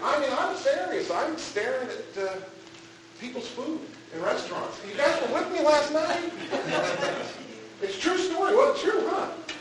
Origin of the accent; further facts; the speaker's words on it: California, United States; Some people know that I'm from California.